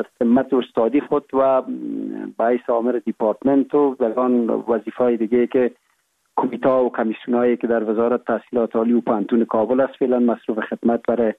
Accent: Kapisa, Afghanistan; born there; ما متولد سال 1347 ولسوالی سی اول کوهستان ولایت کاپیسا می باشیم و در یک فامیل روشن فکر دیده به جهان گشودیم

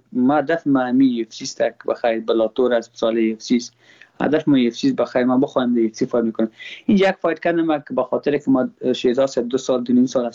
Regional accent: Afghanistan; ما خود ما افغان هستم.

